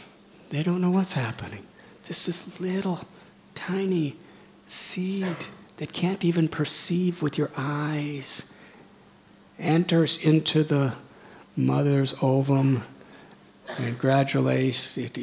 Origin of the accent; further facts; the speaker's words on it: Chicago, Illinois, United States; I'm from Chicago, and we had a famous fire called the Chicago Fire.